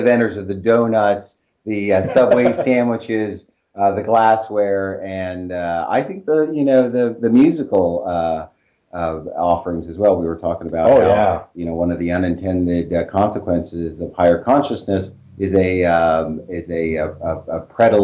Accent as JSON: {"language": "English", "region": "Indiana", "country": "United States", "tie": "born or raised there", "also_born_or_lived": "New York City", "said": "I grew up in Indiana. Certainly back there, the story is all about hemp. I spent many years in New York City."}